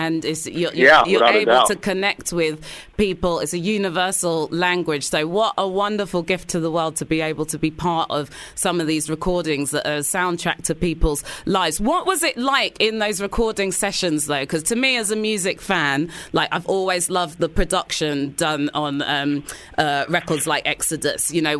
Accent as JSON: {"language": "English", "country": "South Africa", "said": "I'm South African"}